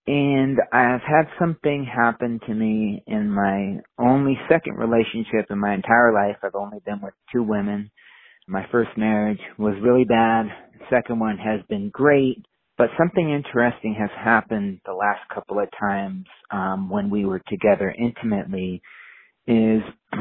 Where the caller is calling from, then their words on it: Prescott, Arizona, United States; Hi, Dr. Emily. … I am from Prescott, Arizona.